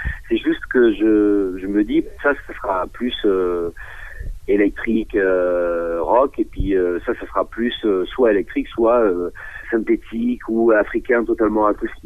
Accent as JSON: {"language": "French", "town": "Barbaste", "region": "Nouvelle-Aquitaine", "country": "France", "tie": "born or raised there", "also_born_or_lived": "Aix-en-Provence / Paris", "said": "Je suis né à Aix-en-Provence, et j'ai tout de suite, vers l'âge de 6 ans, vécu dans le sud-ouest, près de Barbaste, dans le Lot-et-Garonne, voilà."}